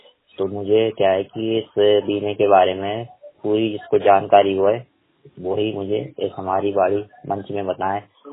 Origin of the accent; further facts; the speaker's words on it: Madhya Pradesh, India; वैसे तो क्या है कि मध्य प्रदेश का रहने वाला हूँ